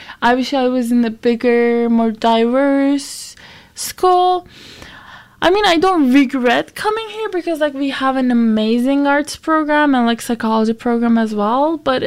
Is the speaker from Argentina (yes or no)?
no; Turkey; now in Easton, United States; so I'm from Turkey, for those who don't know me, and I just came to United States